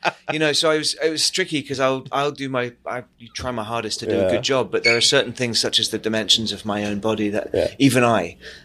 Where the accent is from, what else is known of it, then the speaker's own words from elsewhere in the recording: England, United Kingdom; Until I do that Adam Sandler movie, and then everyone will know that I'm English.